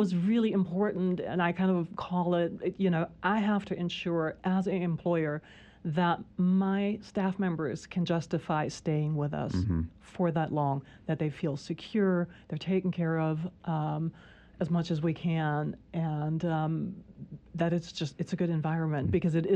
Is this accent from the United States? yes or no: no; Germany; English is a second language; I'm from Germany, mm-hmm. So it's a country where a lot of things are a little different.